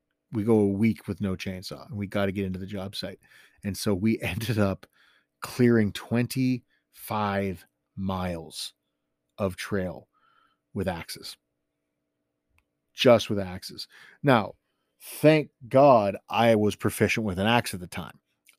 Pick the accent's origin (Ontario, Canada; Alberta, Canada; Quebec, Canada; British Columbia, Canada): Ontario, Canada; Southampton; Now, I grew up in the Bruce Peninsula, up in Saugeen, Southampton, playing in Paisley for hockey and Chesley, and going up into Owen Sound in Gray County. We had deep snow.